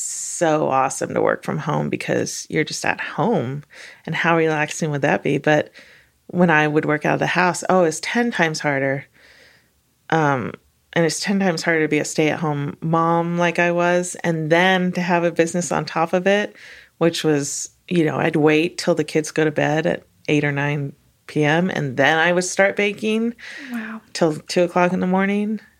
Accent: California, United States; As a Californian, we don't tend to talk to strangers so much.

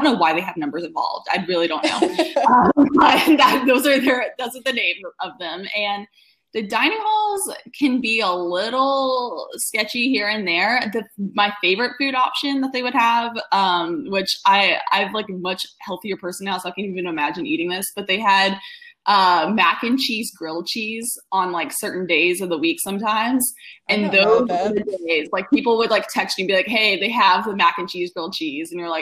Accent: Texas, United States; And, you know, I'm from Texas originally, but I lived on the border and I have a lot of Cajun heritage.

